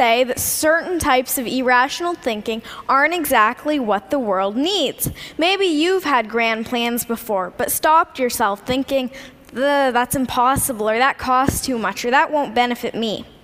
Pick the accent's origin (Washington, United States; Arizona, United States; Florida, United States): Washington, United States; For instance, the Museum of Glass in Tacoma, Washington, my home state, Yoo-hoo, Washington